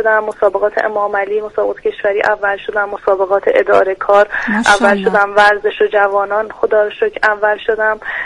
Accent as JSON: {"language": "Persian", "region": "Isfahan", "country": "Iran", "said": "بنده 28 سالمه، اهل اصفهان هستم."}